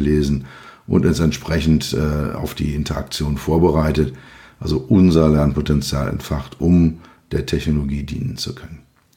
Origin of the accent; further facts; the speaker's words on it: Berlin, Germany; accent: Berlin; sie werden dann meinen leichten Berliner Akzent